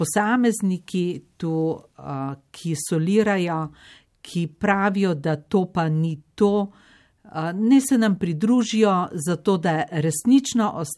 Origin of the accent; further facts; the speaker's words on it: Vrhnika, Central Slovenia, Slovenia; prihajam iz Vrhnike, iz mehnega zaselka Mirke. Še vedno živim na Vrhniki.